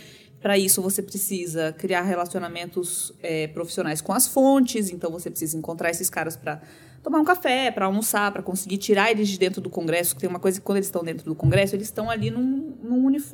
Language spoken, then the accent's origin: Portuguese; Brasília, Federal District, Brazil; Eu sou de Brasília e voltei a morar lá algumas vezes, porque cobrindo política é meio inevitável.